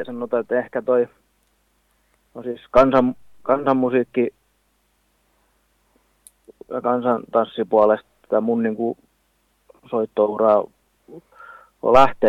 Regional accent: Mynämäki, Southwest Finland, Finland; kun mä oon tästä Mynämäestä kotoisin

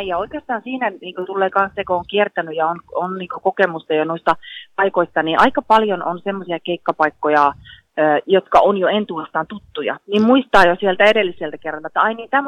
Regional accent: Lapland, Finland; kun mä olen Lapista lähtenyt

